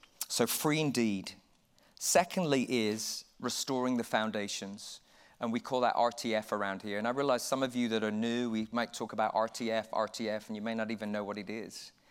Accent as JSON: {"language": "English", "region": "England", "country": "United Kingdom", "lives_now": "United States", "said": "We love, actually, as English, originally English, we're now American citizens, but previously English citizens"}